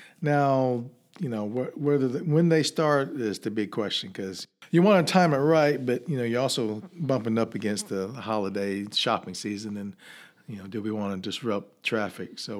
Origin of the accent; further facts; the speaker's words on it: Vicksburg, Mississippi, United States; There's, in my hometown in Vicksburg, the theater there added these reclining seats.